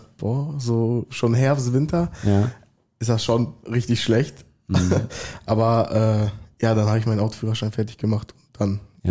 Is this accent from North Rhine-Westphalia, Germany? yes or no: yes; Lippetal, North Rhine-Westphalia, Germany; Ich wohne nicht so weit weg. Ich komme aus dem Lippetal. Das sind 15 Kilometer von hier.